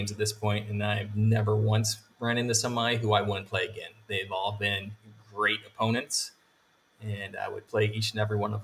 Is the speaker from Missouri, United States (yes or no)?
yes; St. Louis, Missouri, United States; moved away; in St. Louis, Missouri. That's my hometown, and I'm finally going back home after over 20 years